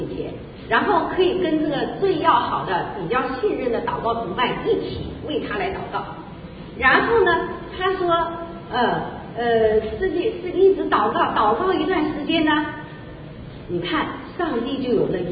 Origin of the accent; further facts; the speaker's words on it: China; now in United States; 那我们是从国内来的，我们在国内哈、啊，我们很早接触到啊，没有机会听啊。